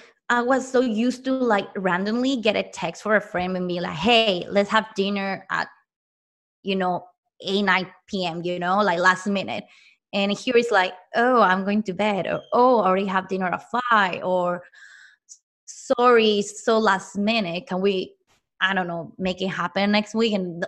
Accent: Mexico; moved away as an adult; now in United States; even though I was born and raised in Mexico, I know my education was in Mexico.

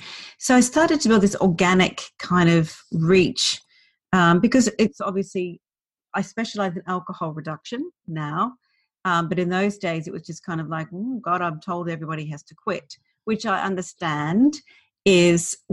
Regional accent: Australia; also born or lived in London; I am Australian, and I live in Melbourne now. But I lived in London for 22 years. So, and I've only been back in Melbourne just over a couple of years. So I feel kind of half British and half Aussie.

